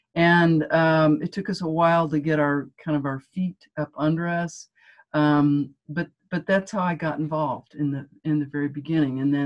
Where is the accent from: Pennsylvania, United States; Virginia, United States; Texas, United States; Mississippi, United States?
Texas, United States; Dallas; Yeah, I grew up in the city. I grew up in Dallas